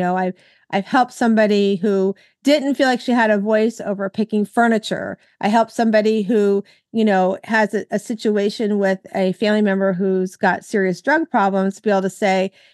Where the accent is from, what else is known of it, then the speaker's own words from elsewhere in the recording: West Palm Beach, Florida, United States; You know, I grew up in Florida over in West Palm Beach, and where I went to school, I saw a lot of that where I lived.